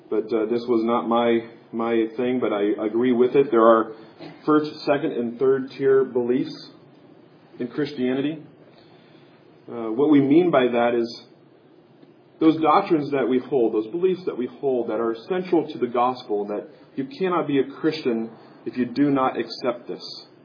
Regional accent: Kansas City, Missouri, United States; I grew up in Kansas City. We're not as environmentally friendly back when I was growing up.

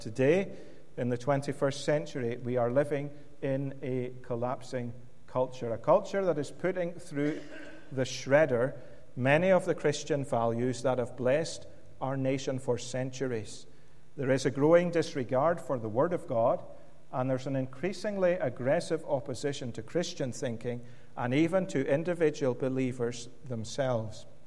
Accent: Scotland, United Kingdom; born there; I am a Scotsman by birth, as you have heard

